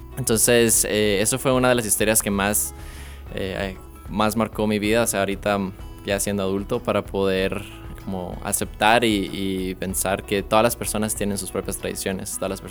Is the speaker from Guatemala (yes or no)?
yes; Guatemala; Yo soy de Guatemala y una historia que recuerdo es para la Navidad, cuando yo era pequeño.